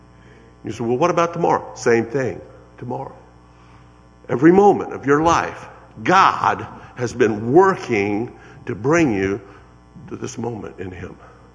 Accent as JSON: {"language": "English", "town": "Brady", "region": "Texas", "country": "United States", "tie": "born there", "said": "I was born in Brady, Texas."}